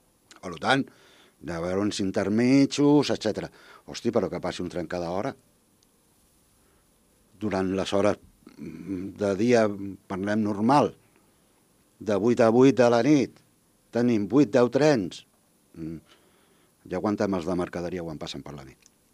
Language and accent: Catalan; Sant Feliu de Llobregat, Catalonia, Spain; Jo, que sóc de Sant Feliu de Llobregat, nascut allà, jo tindria al voltant de, no sé, 10, 11, 12 anys.